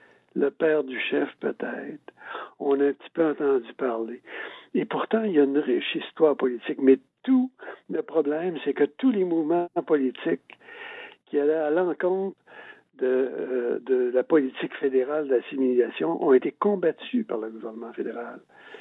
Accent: Quebec, Canada; Moi, je suis Québécois. Je connais mon histoire politique.

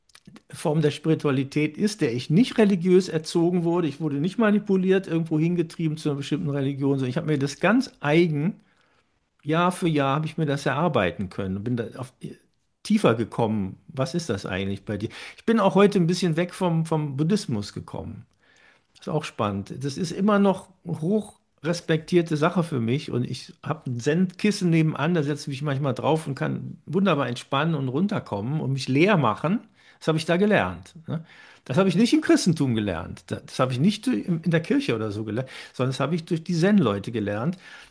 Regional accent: Cologne, North Rhine-Westphalia, Germany; Ich komme aus Köln.

